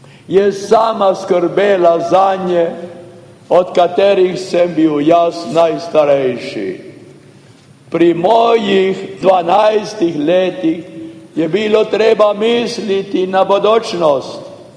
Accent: Primorska, Slovenia; born there; Začetek je na Primorskem. Rojen sem na Primorskem v Brkini leta 1919.

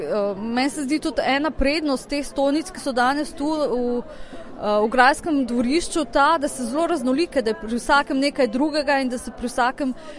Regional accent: Krško, Lower Sava, Slovenia; Midva sva iz Krškega

